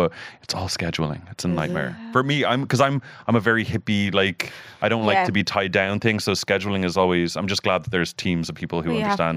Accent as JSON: {"language": "English", "town": "Blantyre", "region": "Scotland", "country": "United Kingdom", "tie": "born or raised there", "lives_now": "Los Angeles, United States", "said": "And I live, look, I'm from Ballantyre. And I grew up in the fucking rain. I live in the Hollywood Hills."}